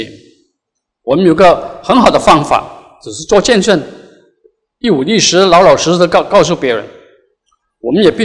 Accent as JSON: {"language": "Chinese", "region": "Guangdong", "country": "China", "said": "我本是广东人，我讲广东话，我讲福建话，我讲闽南话，我讲那个马来话，"}